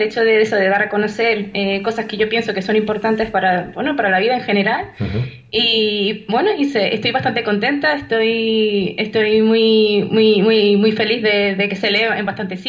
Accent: Canary Islands, Spain; soy psicóloga, soy de Tenerife, vivo en La Laguna, una ciudad preciosa.

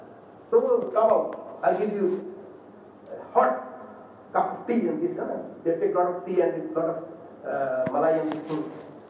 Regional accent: Bangladesh; first language Bengali; English is a second language; as I am from Bangladesh, I request you all to make niyyah for going to Bangladesh

